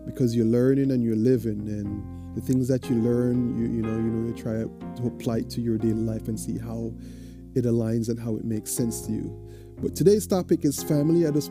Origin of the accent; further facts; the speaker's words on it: Jamaica; because I was born and raised in Jamaica, and even your neighbors were your family.